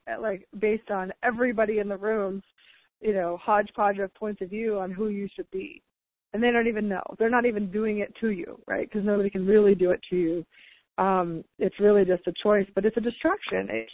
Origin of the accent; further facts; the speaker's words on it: United States; That's like one of the core wrongnesses especially as an American